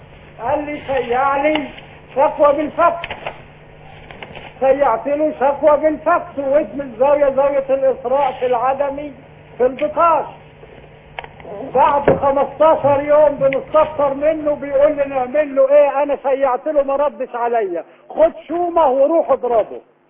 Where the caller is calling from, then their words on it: Alexandria, Alexandria Governorate, Egypt; انا بنكلم حضرتك من اسكندرية من سبع اوقاف العجمي،